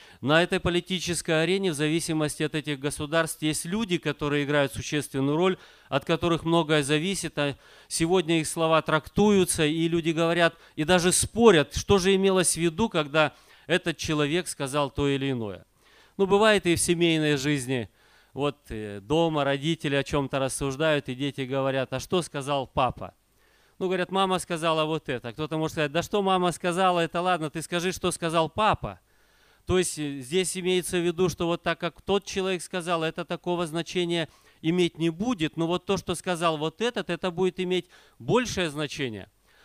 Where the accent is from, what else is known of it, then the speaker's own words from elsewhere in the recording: Kazakhstan; Как там у нас в Казахстане, я сам приезжий из Казахстана, как там складываются обстоятельства.